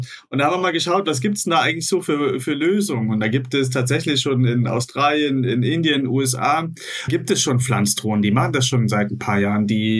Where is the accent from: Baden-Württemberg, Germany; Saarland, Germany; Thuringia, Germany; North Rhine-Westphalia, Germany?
Thuringia, Germany; ich bin auf dem Dorf aufgewachsen, war früher auf dem Wald und wollte, dass mein Sohn eben auch noch in schöne Thüringer Wälder gehen kann und sich dort austoben kann.